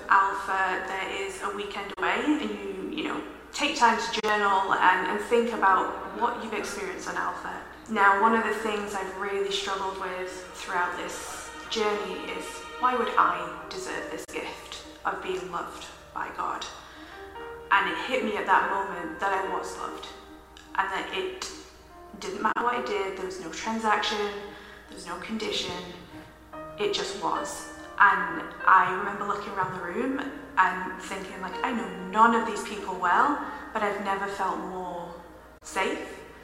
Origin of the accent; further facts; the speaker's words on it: Manchester, North West England, United Kingdom; moved away as an adult; now in New York, United States; I am from Manchester in England. I've lived in the US now, specifically in New York, for 5 years.